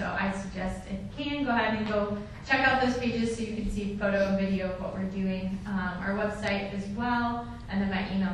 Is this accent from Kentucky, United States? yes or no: no; Illinois, United States; So I'm from Illinois. I've lived here 2 years.